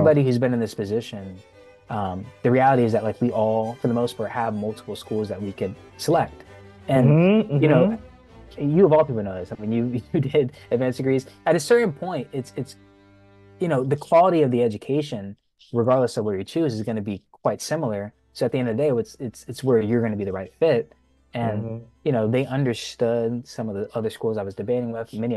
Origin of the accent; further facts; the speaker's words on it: Virginia, United States; Maybe it's because I'm from Virginia and that's home to me.